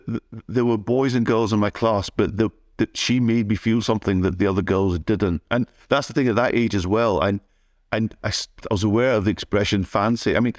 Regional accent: Bishopbriggs, Scotland, United Kingdom; I grew up in Bishopbriggs in the north of Glasgow. I was born in 1970.

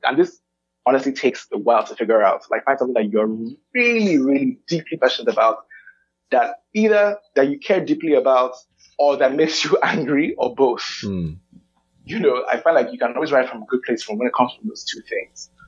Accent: Lagos, Nigeria; I'm from Lagos. I'm like, both my parents are from here.

